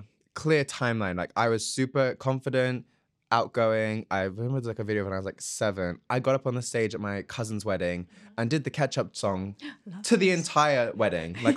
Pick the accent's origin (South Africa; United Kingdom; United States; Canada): United Kingdom; South East England; I grew up in Sussex. I went to school a little bit further south in Brighton.